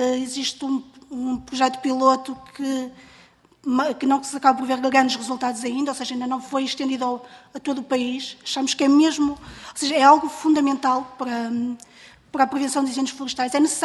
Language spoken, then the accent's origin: Portuguese; Norte, Portugal; nomeadamente da área de onde eu venho, do Minho, quase todas as propriedades têm menos de 2 hectares.